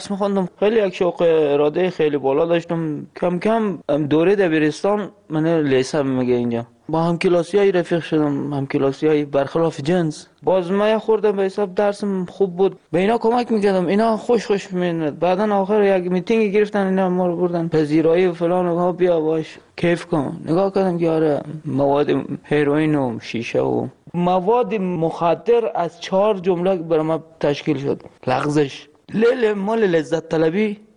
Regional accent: Afghanistan; moved away; ما الان نزدیک 3 سال نیم همین جنز روزی که از افغانستان آمدیم

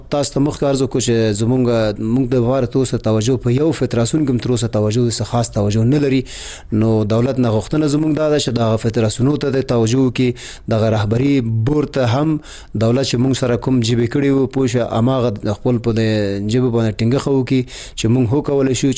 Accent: Afghanistan; خاطره زمونږ همدغه ده چې مونږ افغانان یو، دغه افغاني لوبه لرو

